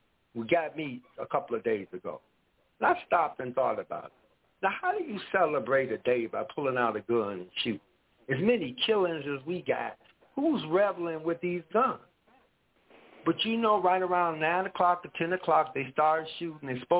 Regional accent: the South, United States; But we came from the South where people waved at strangers on the passing by their house.

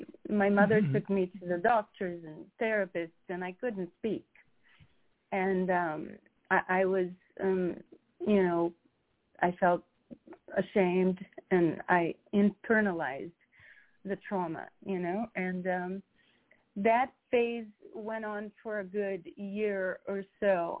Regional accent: Rio de Janeiro, Brazil; So, yeah, growing up in Brazil was, I grew up very freely, because there was not a lot of structure. I was in, a lower middle class family and went to public school for 4 hours a day.

